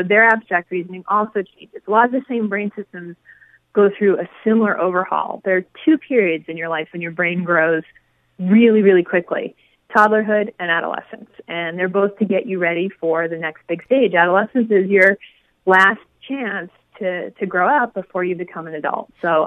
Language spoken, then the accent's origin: English; Boston, Massachusetts, United States; we grew up in Boston. All of a sudden, you know, you have a couple of beers and talking about old times. Our accents come out.